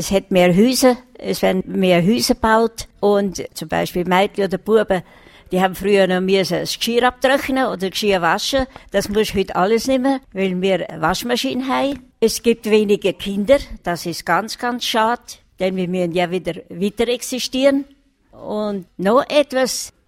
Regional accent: Bavaria, Germany; now in Switzerland; ich bin nicht in der Schweiz geboren, ich bin von Deutschland, vom Land Bayern.

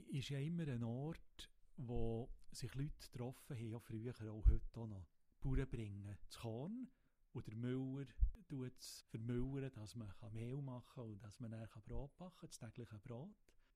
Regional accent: Bern, Switzerland; weil ich bin selber am Thunersee oben aufgewachsen.

